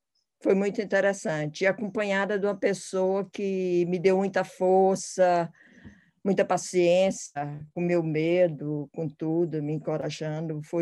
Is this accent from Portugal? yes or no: no; Teresina, Piauí, Brazil; Eu nasci em Teresina, no Piauí, vim de uma família muito grande.